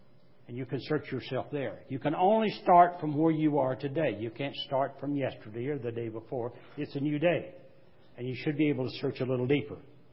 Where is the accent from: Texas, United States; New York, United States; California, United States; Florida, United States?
Texas, United States; also born or lived in North Carolina; Remember, I'm from Texas, so sometimes the words don't come out as they should. Actually, before that, I was from North Carolina. Words never came out before. I learned to talk in Texas.